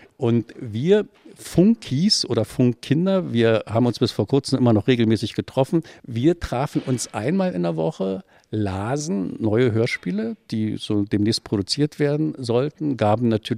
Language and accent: German; Eberswalde, Brandenburg, Germany; Ich bin in Eberswalde groß geworden, also in einer Kleinstadt im Brandenburgischen. Meine Mutter hat dann noch einen Mann gefunden wieder, und mit dem gemeinsam sind wir dann nach Berlin gezogen.